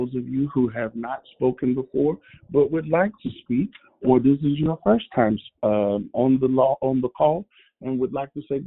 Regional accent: Florida, United States; I'm from Florida.

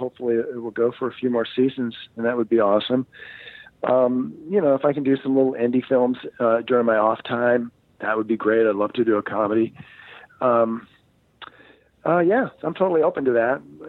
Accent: Florida, United States; I grew up in Florida back in the 70s.

